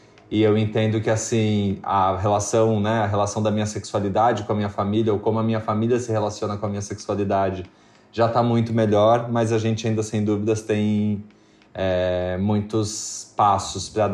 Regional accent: Santa Catarina, Brazil; Eu sou de uma cidade do interior de Santa Catarina, então uma cidade do interior do Brasil.

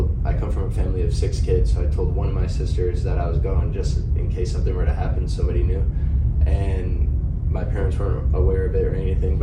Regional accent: Mentor, Ohio, United States; born there; moved away as an adult; now in New York, United States; So I was born here in Cleveland, in Mentor, Ohio, and moved to New York about just under 4 years ago.

